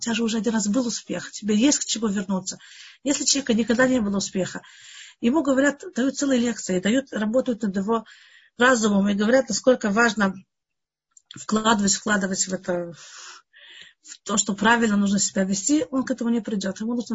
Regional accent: Russia; moved away; Наверное, я сама приехала из России

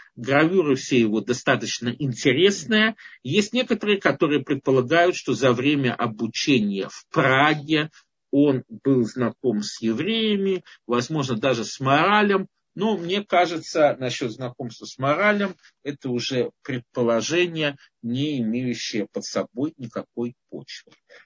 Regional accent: Belarus; я сам с Белоруссии, но не только

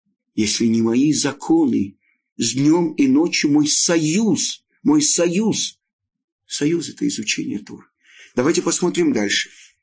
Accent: Odesa, Odesa Oblast, Ukraine; я родом из Одессы

